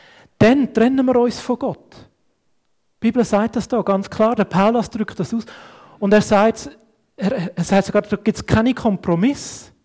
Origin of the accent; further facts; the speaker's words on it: Switzerland; Haben wir als Schweizer sehr stark verinnerlicht.